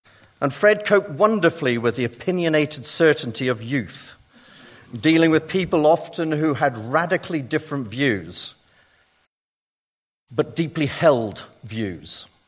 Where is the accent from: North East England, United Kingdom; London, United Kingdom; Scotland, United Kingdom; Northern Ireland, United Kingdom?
Northern Ireland, United Kingdom; moved away; you can't take Northern Ireland from the boy. And we had this common, I believe, expat feeling about being Northern Irish, which stayed with us